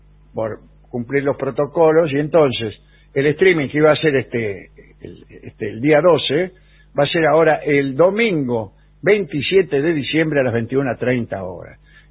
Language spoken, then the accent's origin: Spanish; Neuquén, Argentina; de Neuquén. Les cuento que aquí, en mi provincia, hay barrios donde los carteles de las calles llevan nombres de artistas argentinos.